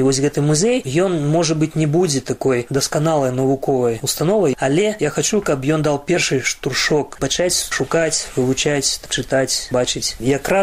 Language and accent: Belarusian; Sverdlovsk, Sverdlovsk Oblast, Russia; also born or lived in Snezhinsk; за савецкім часам Челябінск 70. Гэта закрыты цэнтр атамнай прамысловасці. Бацькі працавалі там, але калі мне было 3 гады, то мы з'ехалі в Свердловск. Всё маё жыццё было звязана з Свердловскам.